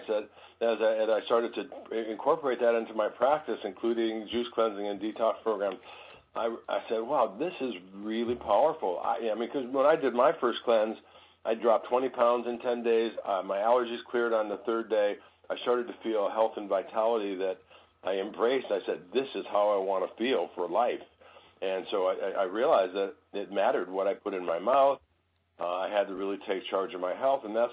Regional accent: Detroit, Michigan, United States; I went into med school in 1968 in Ann Arbor, Michigan. I grew up in Detroit

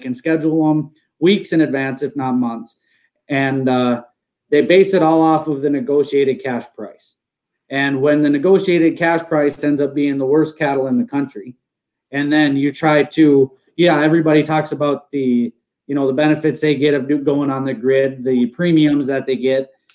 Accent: Brainerd, Minnesota, United States; You know, I grew up in Brainerd, which is a town that doesn't have much agriculture.

